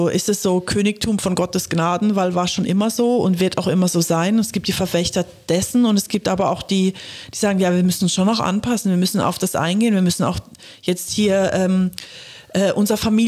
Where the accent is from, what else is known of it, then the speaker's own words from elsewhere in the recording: Germany; ich bin in Deutschland aufgewachsen.